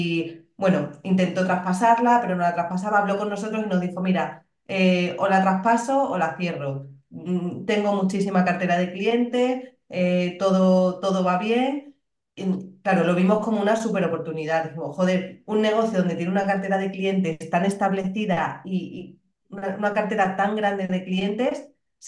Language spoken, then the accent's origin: Spanish; Cáceres, Extremadura, Spain; also born or lived in England; Yo estudié veterinaria en Cáceres, yo soy de Cáceres, de Extremadura, y estudié veterinaria allí en mi ciudad. Luego hice un máster en la Universidad de Murcia, luego me fui a Inglaterra porque quería mejorar mi inglés